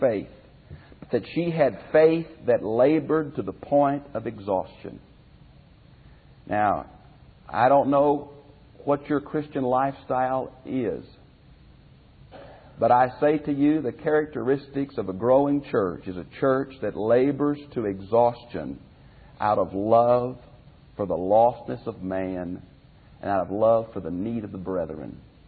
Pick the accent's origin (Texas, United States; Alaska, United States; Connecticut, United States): Texas, United States; Houston; born or raised there